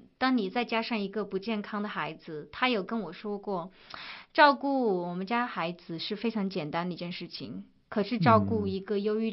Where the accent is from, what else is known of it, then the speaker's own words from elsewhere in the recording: China; now in United States; 我们刚从中国搬到美国来的时候